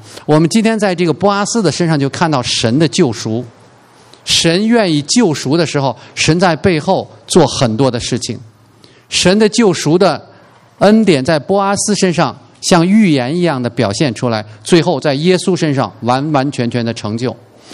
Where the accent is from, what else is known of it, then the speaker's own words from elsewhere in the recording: Beijing, China; 我们小时候在北京也有，这是我找到一张照片